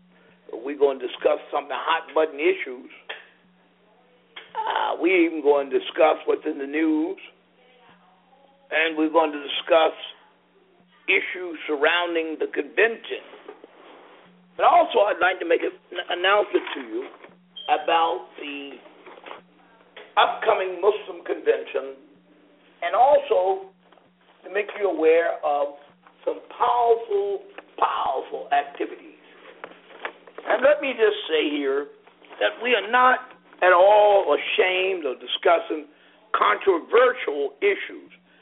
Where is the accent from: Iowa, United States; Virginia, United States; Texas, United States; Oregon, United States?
Virginia, United States; Lynchburg; You know, I'm a southerner from Lynchburg, Virginia. So sometimes I have a tendency to say the O and zero, but it's zero.